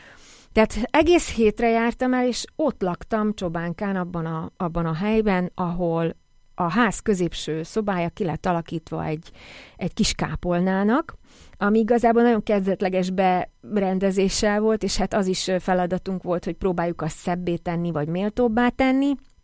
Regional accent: Upper Hungary, Slovakia; hitoktatóként, és hajnalvándorosként, és felvidékiként abszolút beleillettem ebbe a közegbe

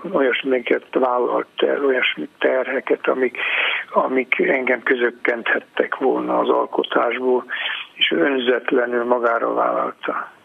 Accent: Sovata, Mureș County, Romania; Szovátán lakunk, igen. A legszebb hely a világon. Én Szovátán is születtem, már édesapám is így született 1907-ben

